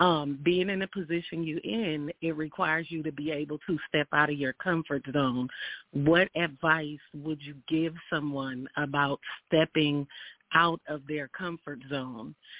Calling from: Austin, Texas, United States; I'm calling from Austin, Texas.

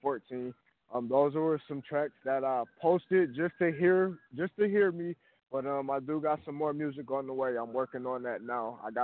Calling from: Atlanta, Georgia, United States; I'm calling from Atlanta, Georgia.

